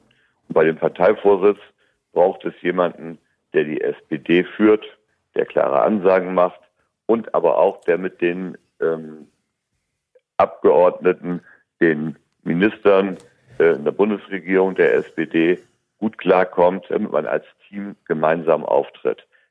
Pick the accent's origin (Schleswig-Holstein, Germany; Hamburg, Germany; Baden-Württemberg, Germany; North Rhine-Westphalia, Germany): Hamburg, Germany; Also ich bin Hamburger